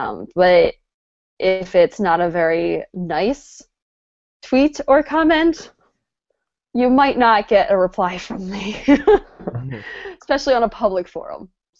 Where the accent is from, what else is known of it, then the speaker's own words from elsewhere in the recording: New Jersey, United States; now in South Bend, United States; I didn't think it was too different from my hometown in southern New Jersey, considering we would make the drive from my hometown all the way down the shore